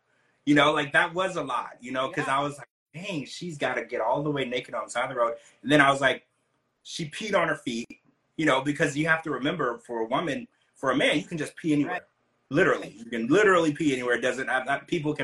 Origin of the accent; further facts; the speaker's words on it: Louisiana, United States; See, I was raised down in Louisiana in the South, right?